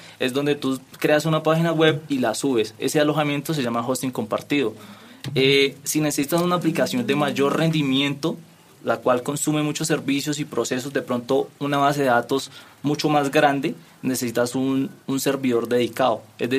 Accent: Paz de Ariporo, Casanare, Colombia; now in Bogotá, Colombia; Soy llanero, soy de Pasareporo, Casanare. Llevo viviendo acá en Bogotá 5 meses por lo de la empresa.

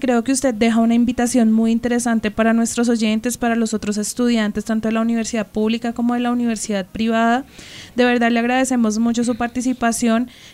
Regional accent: Bogotá, Colombia; Y eso creo que en una sociedad como la colombiana, como la bogotana, en la que no somos tan solidarios, es muy, muy, muy interesante.

